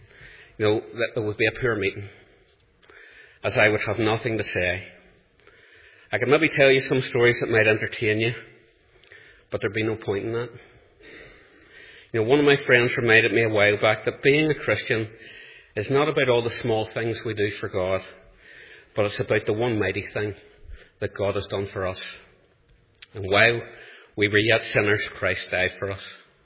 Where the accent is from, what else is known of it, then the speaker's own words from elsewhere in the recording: Monkstown, Northern Ireland, United Kingdom; For the first 28 years of my life, I grew up in the Monkstown Estate.